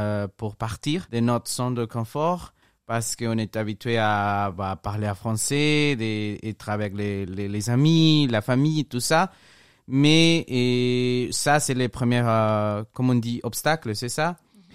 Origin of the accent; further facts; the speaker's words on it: Mexico; French is a second language; je viens de Mexique et je suis avec les Labs maintenant. Et je suis un prof d'anglais